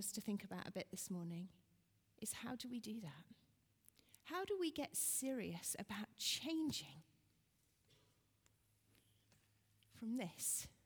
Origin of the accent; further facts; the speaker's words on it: Nairobi, Kenya; When I was growing up in Nairobi